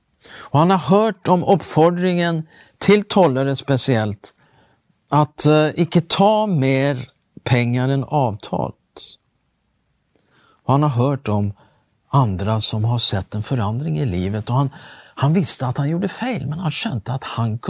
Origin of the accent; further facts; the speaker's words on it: Sweden; Och jag är ju svensk, men i ett sånt tillfälle så hejar man ju naturligtvis på Norge.